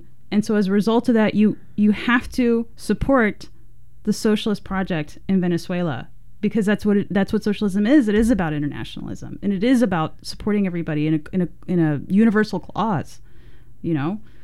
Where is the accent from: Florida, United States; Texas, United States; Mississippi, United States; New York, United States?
Florida, United States; I'm from South Florida, so it was ground zero for all these Cuban expats